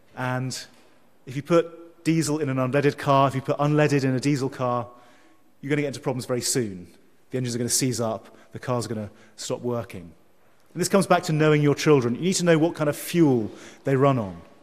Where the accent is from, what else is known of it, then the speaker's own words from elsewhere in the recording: England, United Kingdom; This is like me growing up in England, where I'm just surrounded by the culture all the time, and I learn it instinctively.